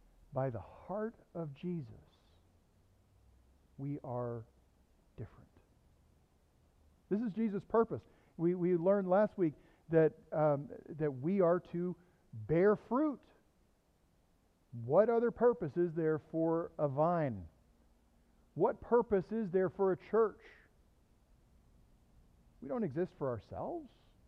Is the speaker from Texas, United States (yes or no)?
yes; Texas, United States; I know this is a secret to you, but I grew up in Southeast Texas, also known as No.